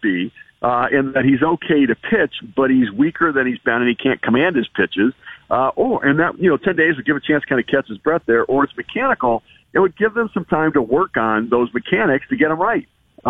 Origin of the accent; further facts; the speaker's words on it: Detroit, Michigan, United States; And I remember as a kid, I went to a Detroit Tigers, growing up in Detroit, I went to a Tigers game against the Kansas City Royals.